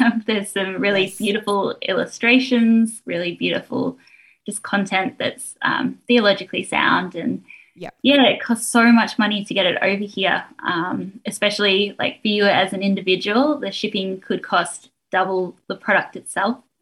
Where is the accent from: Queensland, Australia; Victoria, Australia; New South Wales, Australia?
New South Wales, Australia; Tamworth; And then we ended up in Tamworth, which is where I consider my hometown, even though I was 15 when we moved there.